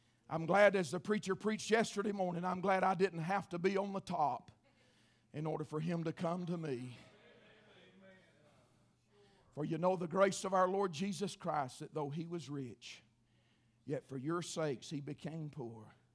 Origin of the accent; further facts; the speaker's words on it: Georgia, United States; also born or lived in Murphy, North Carolina; When I was growing up, I was born in Murphy, lived west of Murphy until I was a young boy, and then moved to Georgia.